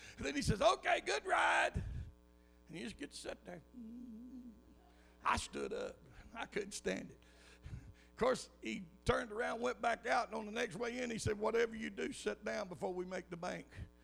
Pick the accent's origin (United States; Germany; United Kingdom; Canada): Germany; Munich, Bavaria; English is a second language; I said, well, I'm from Munich. That's in southern Germany